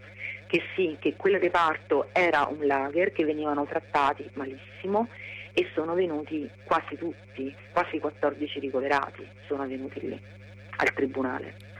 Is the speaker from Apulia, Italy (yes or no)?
no; Salerno, Campania, Italy; per chi non è della zona come me, che sono di Salerno